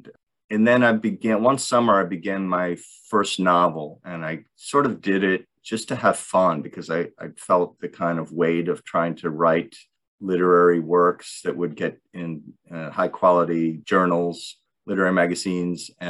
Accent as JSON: {"language": "English", "region": "Florida", "country": "United States", "tie": "born or raised there", "also_born_or_lived": "Detroit, United States / Virginia / Mississippi / Louisiana", "said": "I was born in Detroit. My family moved to Florida when I was about 9, and I went to college in Virginia, Mississippi, Louisiana, and I spent a good amount of time in the South."}